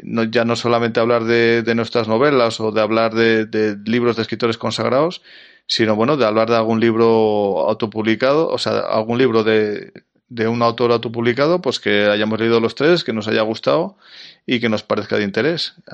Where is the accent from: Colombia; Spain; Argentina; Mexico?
Spain; Siendo españoles, seguro que leemos las 47 páginas